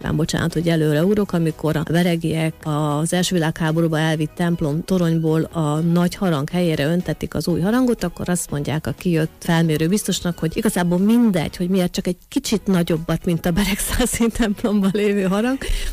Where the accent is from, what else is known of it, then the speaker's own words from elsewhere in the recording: Sárosoroszi, Zakarpattia Oblast, Ukraine; Hát így alakult, hogy sem a szülőfalumnak, Sárosoroszinak, sem Nagybereknek nincs